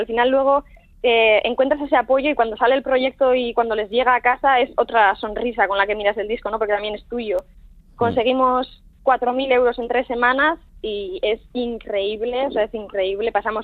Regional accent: Basque Country, Spain; first language Basque; Spanish is a second language; Yo creo que, por ejemplo, euskera es mi madre, o sea, mi madre. mi idioma materno.

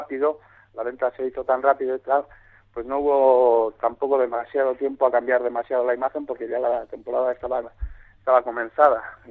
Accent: Basque Country, Spain; Todo el equipo, diríamos casi al 90% somos vascos. Quitando al dueño, que es un inglés, Los demás somos todos vascos.

